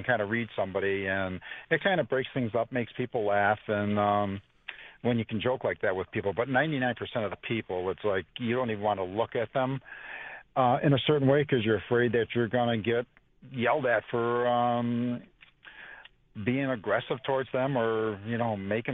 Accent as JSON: {"language": "English", "town": "East Aurora", "region": "New York", "country": "United States", "tie": "born or raised there", "said": "I mean, I grew up in East Aurora."}